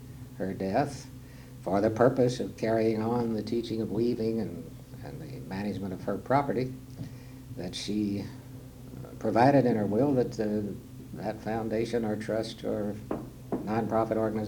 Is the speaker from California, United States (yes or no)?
no; Louisville, Kentucky, United States; also born or lived in Georgetown; I was born in Georgetown, Kentucky, and moved to Louisville with my parents when I was about 5 years old. In the Louisville area, we lived in the Highlands